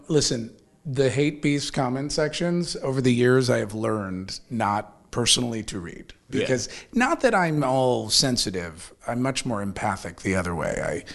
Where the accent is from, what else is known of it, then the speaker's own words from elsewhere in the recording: Dayton, Ohio, United States; I grew up in Dayton, Ohio, looking for any window into the world that was not Dayton, Ohio, right?